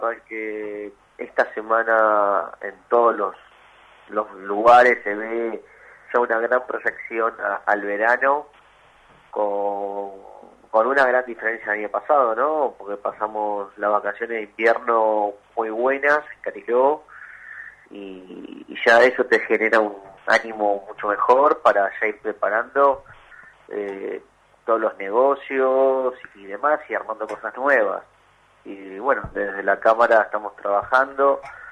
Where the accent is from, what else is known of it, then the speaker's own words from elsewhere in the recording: Argentina; Y ya en tanto tampoco como argentinos ya nos preparamos y ya no nos asusta tanto el tema de un cierre